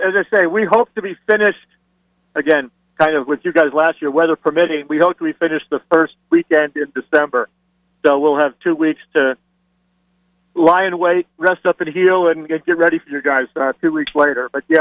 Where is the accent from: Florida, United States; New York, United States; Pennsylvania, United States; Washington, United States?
Florida, United States; I grew up in Broward County, went to school in St. Thomas, graduated St. Thomas in the early 80s